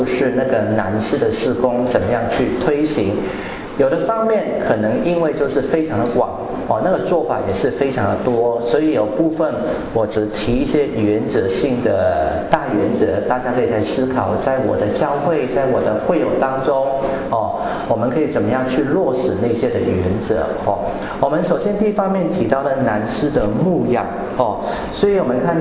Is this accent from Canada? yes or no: no; Hong Kong; moved away as an adult; also born or lived in Philippines; now in Taiwan; 大家应该听得出来我的口音有一点点的那个好像特别，我是在香港长大，然后我到菲律宾读大学，读完大学过来这边工作，后来就是神感动神呼召，我就放弃我的工作就出来读神学，所以来台湾已经三十多年哦，来这边已经拿了台湾的身份证，